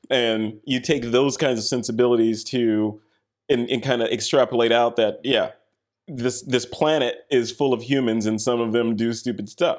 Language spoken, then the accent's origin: English; Chicago, Illinois, United States; I'm from Chicago.